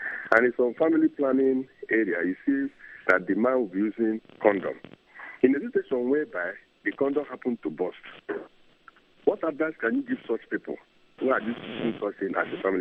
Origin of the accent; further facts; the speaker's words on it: Arochukwu, Abia, Nigeria; I'm from Arochukwu in the southeast part of Nigeria